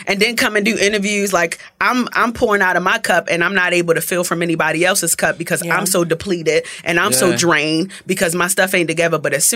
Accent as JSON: {"language": "English", "town": "Baltimore", "region": "Maryland", "country": "United States", "accent": "Baltimore", "lives_now": "Atlanta, United States", "said": "And you can't tell me nothing different with my Baltimore accent."}